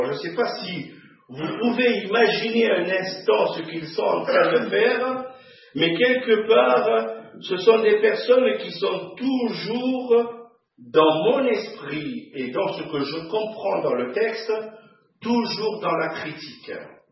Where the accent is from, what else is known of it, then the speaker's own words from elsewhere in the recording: France; ça c'est parce que je suis un bon français que je parle de baguettes de pain.